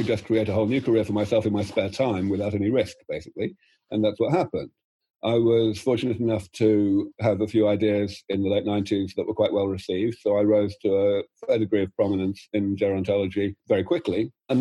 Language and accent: English; London, United Kingdom; I started out growing up in London